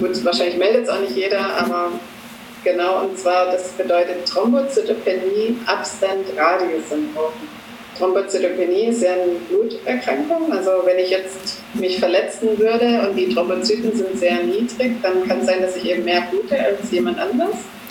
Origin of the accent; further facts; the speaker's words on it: Böblingen, Baden-Württemberg, Germany; Ich komme aus Böblingen. Genau. Das liegt in Baden-Württemberg, ganz in der Nähe von Stuttgart. Da bin ich auch geboren, also ich bin nie weit weggezogen, immer so um Böblingen rum.